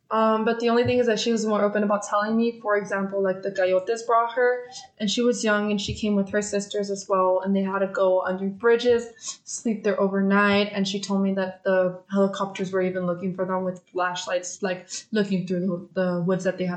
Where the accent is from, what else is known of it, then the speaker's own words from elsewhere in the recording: Baldwin Park, California, United States; I grew up in Baldwin Park, California, and I was born and raised there, and then I'm 20 years old.